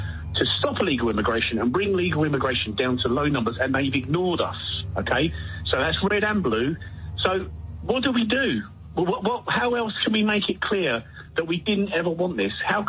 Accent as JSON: {"language": "English", "region": "London", "country": "United Kingdom", "tie": "born or raised there", "said": "I'm from London, I'm 47, I grew up in SE21."}